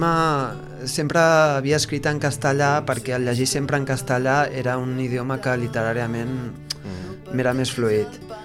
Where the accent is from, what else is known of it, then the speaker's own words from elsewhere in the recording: Barcelona, Catalonia, Spain; now in La Ràpita, Spain; Sí, soc de Barcelona, però vaig caure a la Ràpita